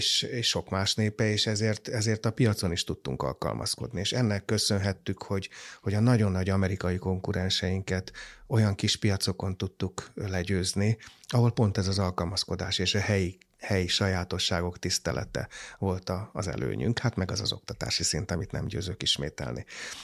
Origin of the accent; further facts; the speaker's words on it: Hungary; és ebben is volt az erőnk, hogy magyarként köszönhetően annak a nagyon magas oktatási színvonal maradékának, amiből éltünk, és kis népként alkalmazkodni kényszerülő népként